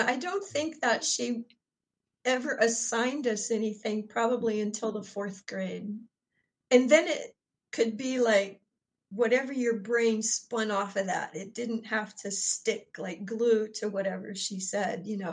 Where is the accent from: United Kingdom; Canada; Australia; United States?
United States; Ohio; You know, I grew up in Ohio, and one of my favorite things to do was to go to the apple orchards and pick apples right off the trees